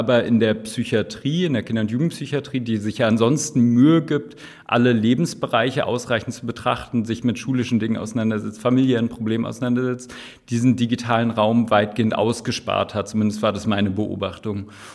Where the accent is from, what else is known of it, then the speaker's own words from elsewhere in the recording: Berlin, Germany; also born or lived in Göttingen; Ich bin gebürtiger Berliner und habe es nur einmal aus Berlin rausgeschafft zum Studium. Bin ich nach Göttingen gegangen und habe da 5 Jahre verbracht und bin dann aber wieder auch zurück nach Berlin gekommen